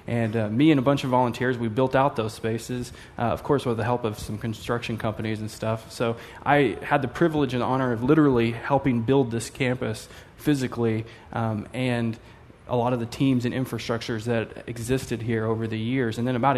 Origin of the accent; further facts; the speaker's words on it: Bible Belt, United States; also born or lived in Oklahoma; You know, even though I grew up in the Bible Belt, I didn't grow up in a Christian home.